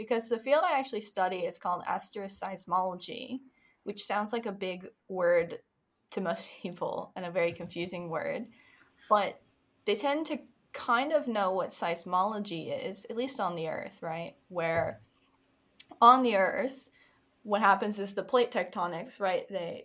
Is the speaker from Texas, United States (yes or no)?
yes; Dallas, Texas, United States; Oh, okay. I'm from Dallas.